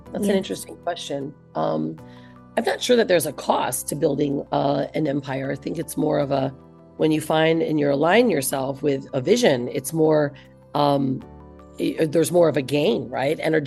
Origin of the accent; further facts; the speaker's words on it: Michigan, United States; moved away as an adult; I'm from Michigan in the United States, and I flew from Michigan to California to work. Here I am in this new state